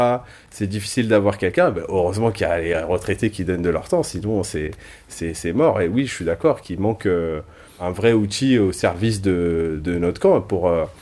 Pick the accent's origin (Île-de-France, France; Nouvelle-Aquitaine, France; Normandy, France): Île-de-France, France; Paris; Enfin, je suis né à Paris, j'ai grandi à Paris.